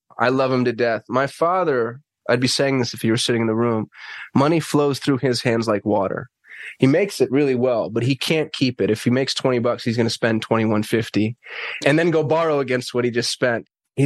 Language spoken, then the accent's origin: English; Albuquerque, New Mexico, United States; So I grew up in Albuquerque, New Mexico. I was raised by a blind single mother on Social Security disability.